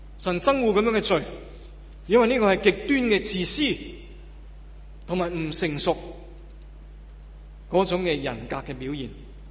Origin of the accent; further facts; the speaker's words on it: Hong Kong; 咁我哋香港人就好觉得都啊